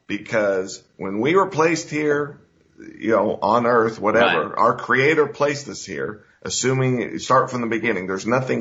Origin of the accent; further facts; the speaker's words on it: the South, United States; I can remember being a child in the South, growing up in the South.